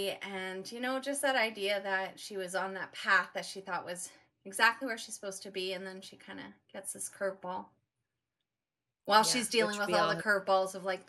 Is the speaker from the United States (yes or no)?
no; Vancouver, British Columbia, Canada; I go to this writing conference every year in Surrey, which I'm from Vancouver, BC.